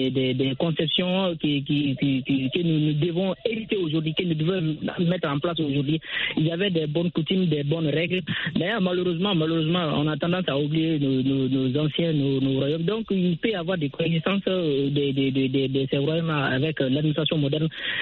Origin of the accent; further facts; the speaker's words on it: Mali; je suis malien